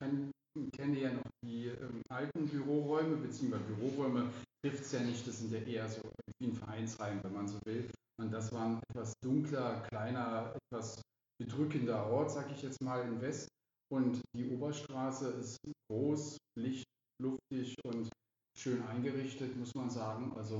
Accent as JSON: {"language": "German", "region": "East Germany", "country": "Germany", "tie": "born or raised there", "said": "Also ich bin ja damals in der DDR groß geworden"}